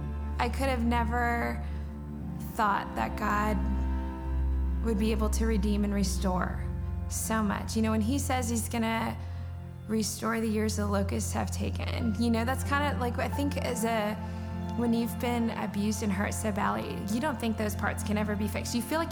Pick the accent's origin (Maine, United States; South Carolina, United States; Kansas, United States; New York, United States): Kansas, United States; I'd always wanted to go to K-State, because I grew up in Kansas.